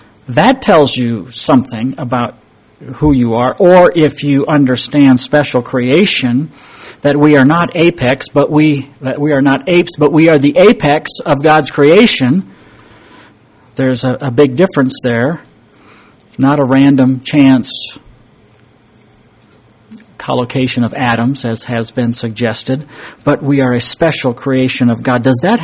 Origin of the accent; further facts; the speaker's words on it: Lynden, Washington, United States; also born or lived in Grand Rapids, United States; I grew up in Dutch communities, starting off in Lyndon, Washington, and then moved to the Grand Rapids, Michigan area. And it is also loaded with Dutch people.